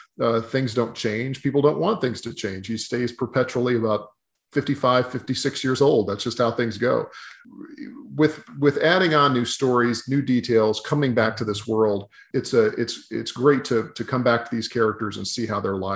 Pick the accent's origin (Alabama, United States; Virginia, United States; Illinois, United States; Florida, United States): Alabama, United States; things that I really thought as a teenager growing up in Alabama had been decided